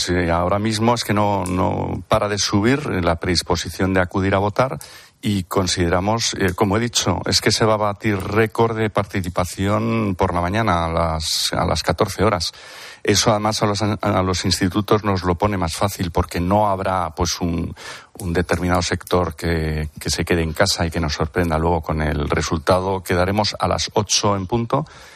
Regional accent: Spain; los españoles, como latinos que somos, lo dejamos todo para el final

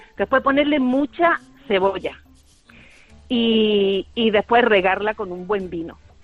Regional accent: Benamejí, Andalusia, Spain; now in Alhaurín el Grande, Spain; Pero soy de Benamejí, de la provincia de Córdoba, que no se me olvide.

